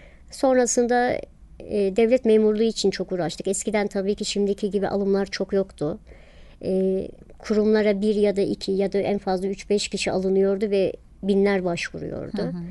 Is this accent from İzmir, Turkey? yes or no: no; Ankara, Turkey; born there; Ben 86 Ankara doğumluyum.